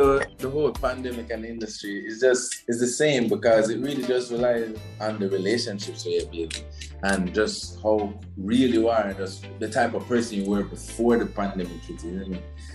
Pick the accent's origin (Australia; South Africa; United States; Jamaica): Jamaica; I was from Jamaica